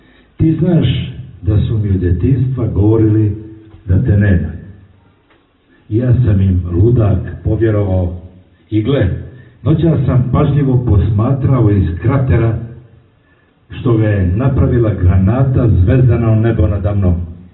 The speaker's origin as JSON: {"language": "Serbian", "town": "Kolašin", "country": "Montenegro", "tie": "born or raised there", "said": "evo ja u mom rodnom gradu sam u prilici da posle 22 objavljene knjige prvi put govorim pjesmu"}